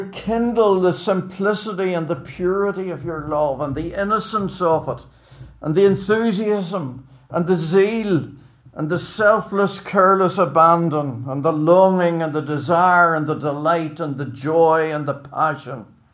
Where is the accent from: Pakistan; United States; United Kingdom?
United Kingdom; Belfast, Northern Ireland; I remember growing up in Belfast and regularly walking to school in fog that was literally so thick you couldn't see your hand in front of your face.